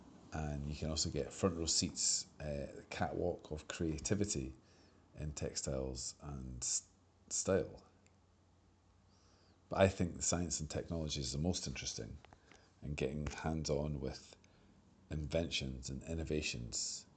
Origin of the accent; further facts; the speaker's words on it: Edinburgh, Scotland, United Kingdom; I have lots of fond memories of this place growing up in Edinburgh